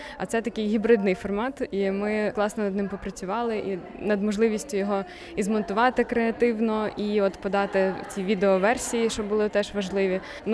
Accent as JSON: {"language": "Ukrainian", "town": "Lutsk", "region": "Volyn Oblast", "country": "Ukraine", "said": "я з Луцька"}